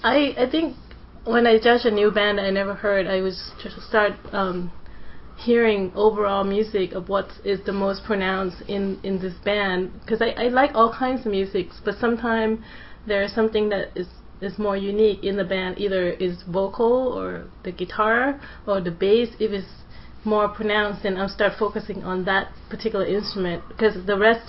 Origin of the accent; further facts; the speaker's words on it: Thailand; Yeah, like, I grew up in Thailand, and I saw a lot of...